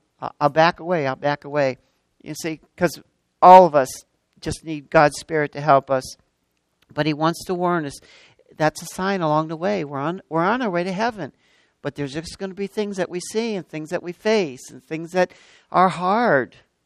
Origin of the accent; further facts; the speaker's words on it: Erie, Pennsylvania, United States; I was born and raised in Erie, so in around that area.